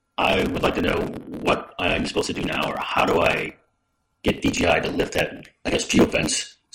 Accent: Texas, United States; Good afternoon, guys. … from Texas.

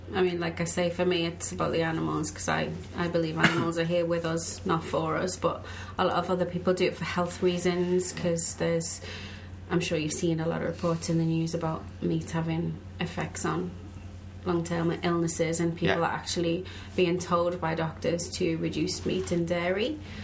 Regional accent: North West England, United Kingdom; I come from the Wirral

